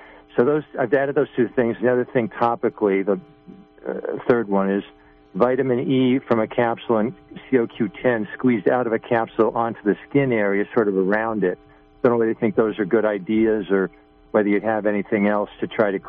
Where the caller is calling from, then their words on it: New York, United States; I'm from New York State.